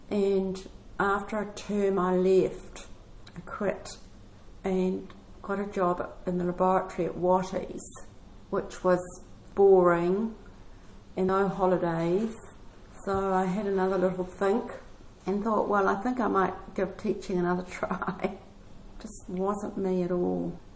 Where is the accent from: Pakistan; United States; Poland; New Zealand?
New Zealand; Napier, Hawke's Bay; born there; I was born in Napier, and I have a twin brother. So we were born just after the war in 1945.